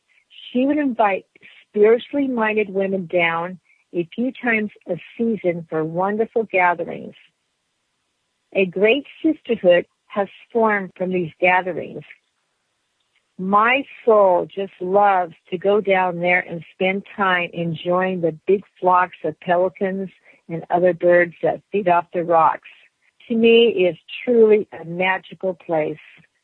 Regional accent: Calistoga, Montana, United States; At the age of 26, I moved back to my hometown, Calistoga, Montana.

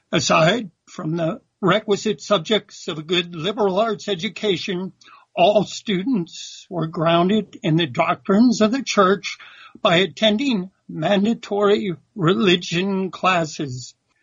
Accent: New York, United States; born there; I was born in August 1952. Our family, mom, dad, and one older sister lived on Long Island, New York.

